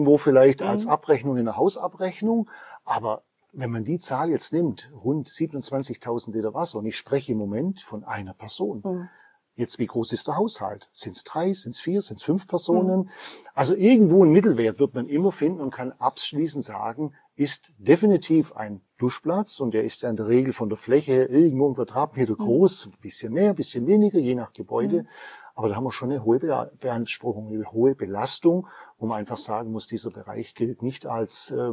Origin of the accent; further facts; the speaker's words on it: Baden-Württemberg, Germany; zumindest bei uns im Schwabenland